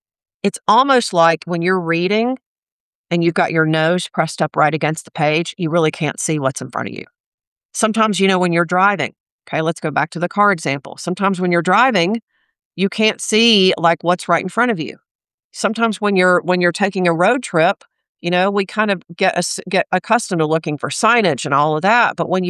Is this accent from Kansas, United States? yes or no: no; North Carolina, United States; I'm from North Carolina.